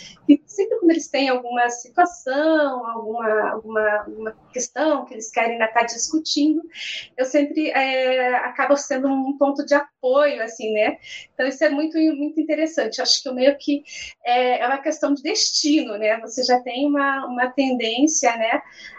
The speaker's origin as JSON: {"language": "Portuguese", "region": "Paraná", "country": "Brazil", "tie": "born there", "said": "eu sou paranaense, sou da terra do pé vermelho, nasci numa cidade pequena no norte do Paraná"}